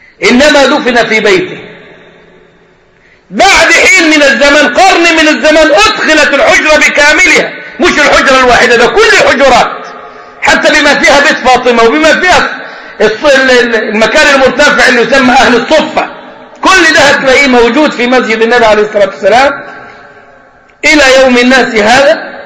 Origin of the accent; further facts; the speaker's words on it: Egypt; وضريحه عندنا في مصر